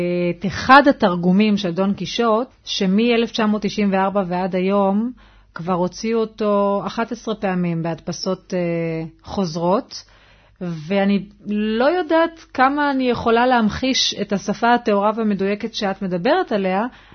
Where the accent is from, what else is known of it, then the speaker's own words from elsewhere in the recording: Rishon LeZion, Central District, Israel; אני מראשון לציון.